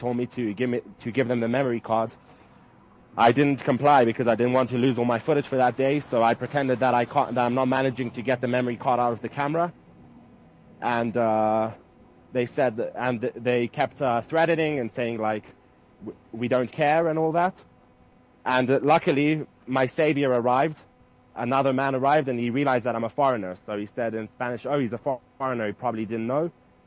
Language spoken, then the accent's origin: English; Israel; I just straight up told people that I'm from Israel